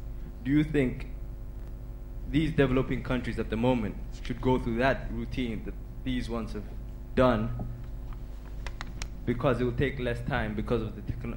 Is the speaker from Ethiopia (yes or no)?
yes; Ethiopia; I come from Ethiopia